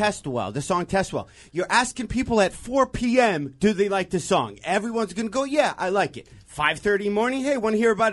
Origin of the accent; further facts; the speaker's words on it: Detroit, Michigan, United States; I'm not kidding you. I grew up in Detroit.